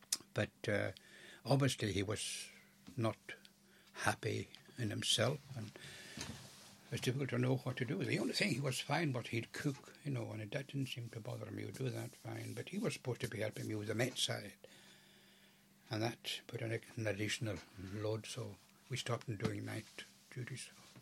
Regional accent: Lewis, Scotland, United Kingdom; when he heard I was from Lewis

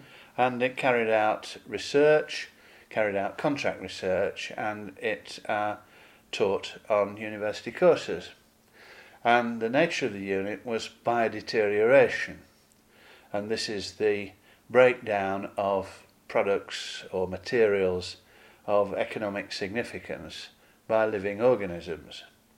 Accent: Rotherham, Yorkshire and the Humber, United Kingdom; born there; I was born in Rotherham, South Yorkshire, in 1946.

